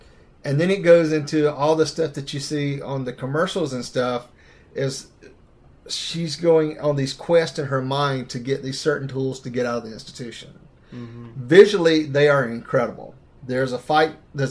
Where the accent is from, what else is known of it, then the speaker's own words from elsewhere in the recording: Augusta, Georgia, United States; I grew up around Augusta, Georgia. It's all about the Masters.